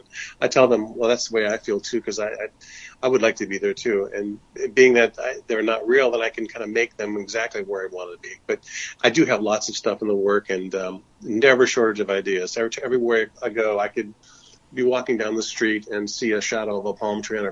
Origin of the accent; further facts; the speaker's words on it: Fort Myers, Florida, United States; also born or lived in Sanibel Island; I think it's mainly the places I grew up in South Florida, Fort Myers and Sanibel Island.